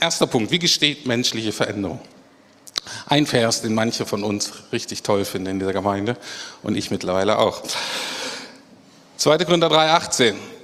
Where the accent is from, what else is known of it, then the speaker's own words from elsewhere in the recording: Bremen, Germany; wie ich aufgewachsen bin als guter Norddeutscher, ich bin Bremer